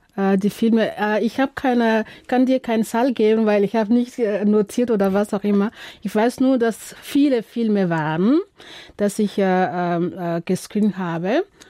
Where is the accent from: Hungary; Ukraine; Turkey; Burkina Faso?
Burkina Faso; German is a second language; Ich komme aus Burkina Faso, wo das einzige und größte Festival, panafrikanische Festival, zu Hause ist.